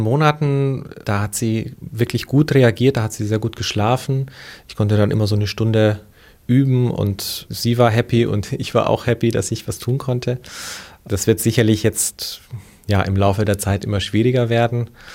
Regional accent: Romania; now in Germany; ich empfinde mich wirklich als Deutscher, aber ich bin in Rumänien geboren und ich bin da in die Schule gegangen

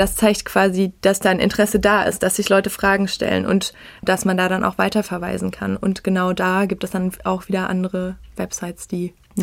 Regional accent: Baden-Württemberg, Germany; Ich komme unweit von Baden-Baden, Nähe Tübingen, bin ich aufgewachsen in einer sehr kleinen Stadt mit 2000 Einwohnern.

